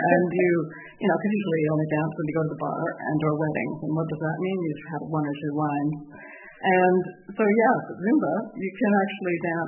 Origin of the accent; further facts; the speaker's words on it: Burlington, Ontario, Canada; I didn't grow up in the Yukon. I grew up in Ontario in a place called Burlington, so it's a sort of bedroom city to Toronto.